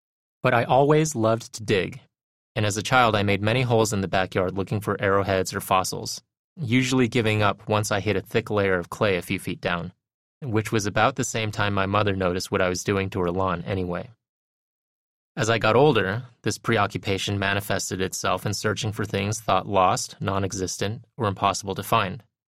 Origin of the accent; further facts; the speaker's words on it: Salt Lake City, Utah, United States; Growing up in Utah, I paid little attention to family stories, most of which concerned overcoming hardships that I, preoccupied with overcoming my own hardship of being Chinese and non-Mormon in Salt Lake City, couldn't relate